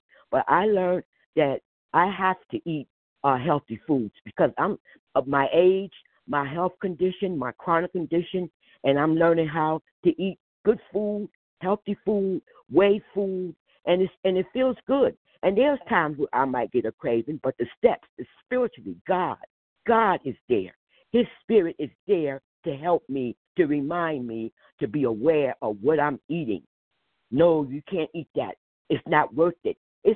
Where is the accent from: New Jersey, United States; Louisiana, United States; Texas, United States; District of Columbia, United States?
New Jersey, United States; I'm a grateful compulsive overeater. I'm from New Jersey.